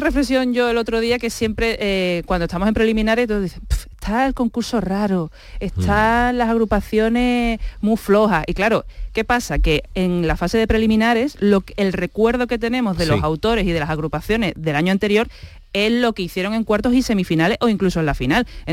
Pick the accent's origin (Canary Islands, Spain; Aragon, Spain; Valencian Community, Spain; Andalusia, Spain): Andalusia, Spain; Seville; yo soy de Sevilla, ¿vale? Yo no soy gaditana